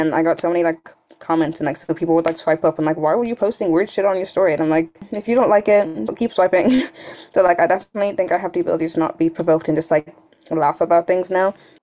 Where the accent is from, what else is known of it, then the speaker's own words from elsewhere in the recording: Ireland; now in Dublin, Ireland; I live in Dublin. I'm Black Irish and also LGBT